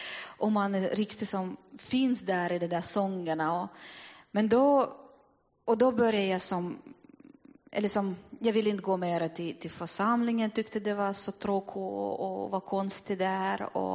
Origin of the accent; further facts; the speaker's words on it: Russia; Swedish is a second language; moved away as an adult; now in Finland; Att när jag kom hit från Ryssland, jag var 19 år gammalt.